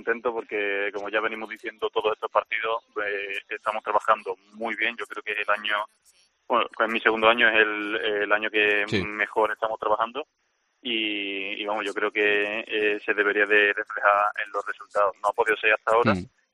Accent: Montequinto, Andalusia, Spain; Allí en Montequinto, de donde yo soy

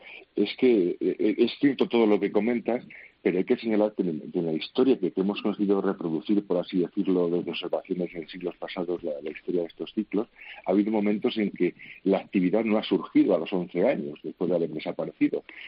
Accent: Spain; tanto los ingenieros como científicos españoles estamos preparados

